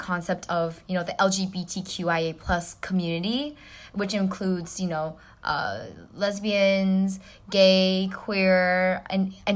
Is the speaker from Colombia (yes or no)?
no; Hong Kong; Because I am from Hong Kong